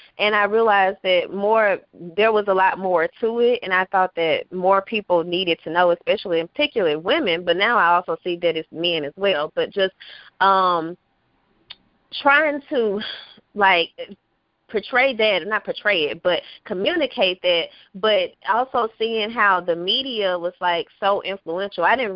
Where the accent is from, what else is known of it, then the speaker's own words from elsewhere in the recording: McComb, Mississippi, United States; Okay, well, for starters, I'm originally from Macomb, Mississippi. I am a mother of three.